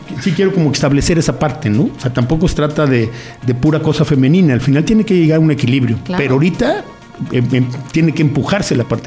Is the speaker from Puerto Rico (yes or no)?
no; Mexico City, Mexico; yo soy mexicano, yo soy de México. Entonces, tenemos ese montón de mexicanos que son oriundos de otros estados, que vienen buscando fortuna en nuestra patria, al centro de la Ciudad de México.